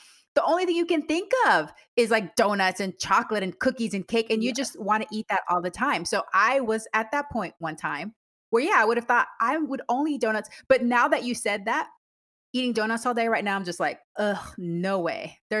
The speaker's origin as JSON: {"language": "English", "country": "Panama", "said": "I'm from Panama originally. So I know that pouring rain where you can't even hear yourself think."}